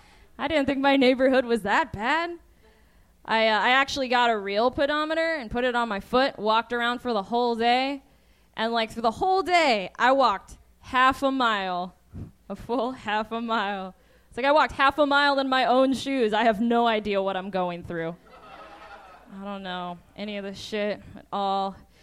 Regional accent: Nevada, United States; Here's a fun fact. I'm actually from Nevada. I am from the West Coast.

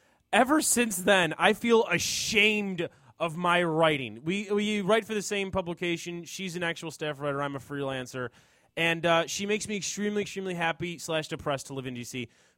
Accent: Chicago, Illinois, United States; I'm from Chicago.

